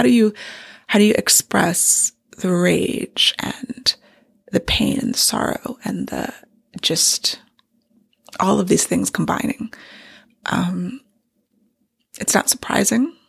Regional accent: Maryland, United States; I live in Maryland. I live about 30 minutes outside of the District of Columbia. And I grew up in Maryland.

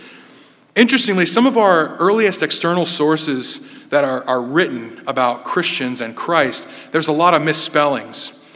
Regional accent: Ohio, United States; If we're from Ohio, we're Ohioans. You know, we've actually adopted this.

